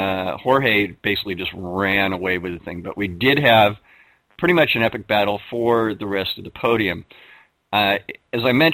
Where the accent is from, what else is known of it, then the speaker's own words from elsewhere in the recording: United States; Well, I'm American.